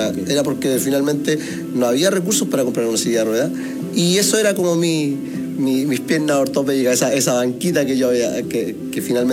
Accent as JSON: {"language": "Spanish", "town": "Talca", "region": "Maule", "country": "Chile", "tie": "born there", "said": "yo nací en 1980 en la ciudad de Talca."}